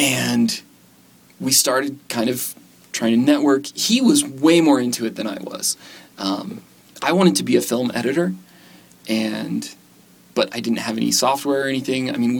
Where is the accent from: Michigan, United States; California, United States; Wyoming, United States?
Wyoming, United States; I'm from Wyoming, as we established last time. Wyoming, go Pokes.